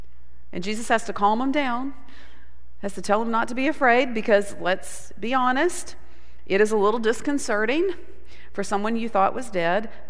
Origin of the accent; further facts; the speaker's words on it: Montgomery, Alabama, United States; now in Birmingham, United States; I grew up in Montgomery, Alabama, and I moved to the Birmingham area right after college.